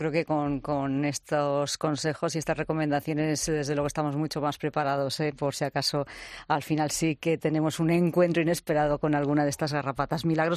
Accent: Spain; ¿Tú no sabes que los españoles somos los europeos que más nos duchamos?

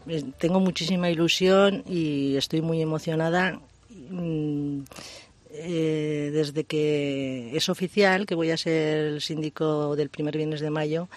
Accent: Zaragoza, Aragon, Spain; nosotros pues somos de Zaragoza, pero mis padres, mis abuelos, todos mis tíos pues son de Jaca.

